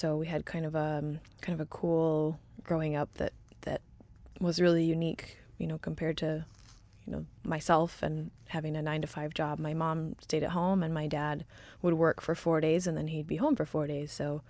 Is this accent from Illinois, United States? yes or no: no; San Antonio, Texas, United States; also born or lived in Columbus, Mississippi; So I was born on an Air Force base, and so I didn't live there very long, and I don't remember it, but we moved shortly after to San Antonio, Texas, and I lived th